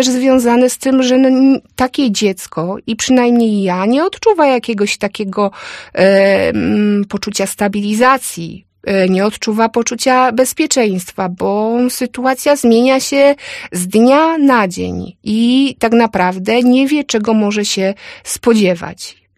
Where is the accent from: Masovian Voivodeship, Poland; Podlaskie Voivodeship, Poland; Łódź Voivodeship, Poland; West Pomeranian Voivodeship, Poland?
Łódź Voivodeship, Poland; now in Opole, Poland; No, ja nie pochodzę z Opola, pochodzę jeszcze z małej miejscowości w województwie łódzkim, więc no, na wiosce jeden zna drugiego